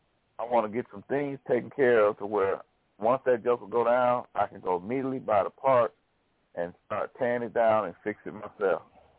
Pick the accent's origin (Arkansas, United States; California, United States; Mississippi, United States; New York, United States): Arkansas, United States; We got in my hometown in Arkansas, we got the okay and approval for a racetrack.